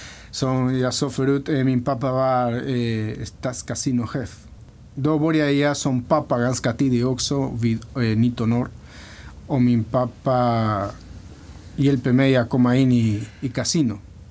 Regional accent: Rocha, Uruguay; Swedish is a second language; now in Sweden; Mitt liv, jag föddes i Uruguay, i Sydamerika, i Rocha kommun heter. Och jag var, min pappa var från stan och min mamma från landet.

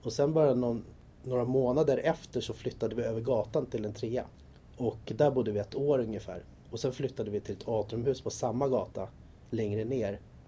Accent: Tyresö, Stockholm County, Sweden; born or raised there; also born or lived in Chile

